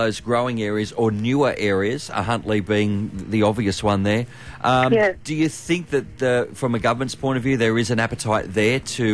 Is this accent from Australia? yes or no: yes; Cessnock, New South Wales, Australia; Growing up in Cessnock as I did, it never made sense to me that the train corridor